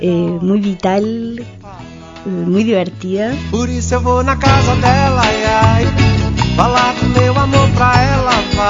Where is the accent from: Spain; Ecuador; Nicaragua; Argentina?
Argentina; Hola. Bueno, en realidad, bueno, como sabes, soy argentina.